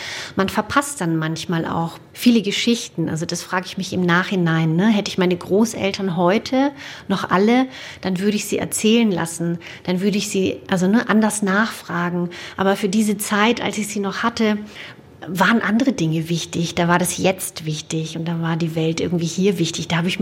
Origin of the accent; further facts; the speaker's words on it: Romania; first language German; Also Deutsch ist meine Muttersprache und ich war auch auf einer deutschen Schule und wir haben zu Hause Deutsch gesprochen. Rumänisch ist die Sprache der Straße gewesen, ne?